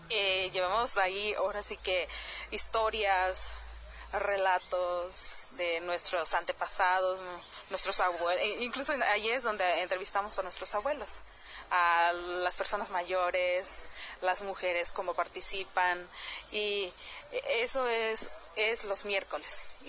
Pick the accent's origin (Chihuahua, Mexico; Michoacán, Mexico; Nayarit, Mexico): Nayarit, Mexico; Jesús María; vengo de Jesús María el Nayarit.